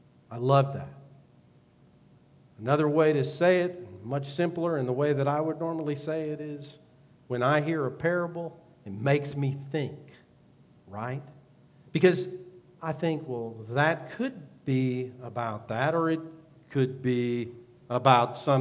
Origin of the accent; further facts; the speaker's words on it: United States; that's really what the kingdom of heaven or the kingdom of God is to me as an American.